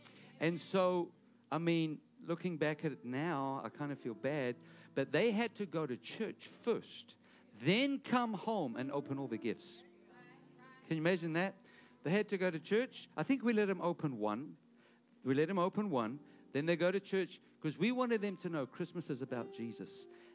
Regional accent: South Africa; also born or lived in Detroit, Michigan; You know, in South Africa, where I grew up, I was born in Michigan, Detroit, but where I grew up in South Africa, and we pastored a church in Cape Town

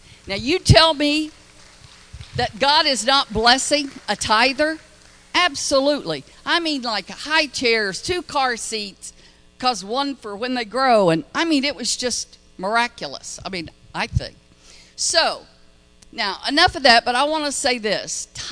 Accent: the South, United States; I said, honey, I'm from the South.

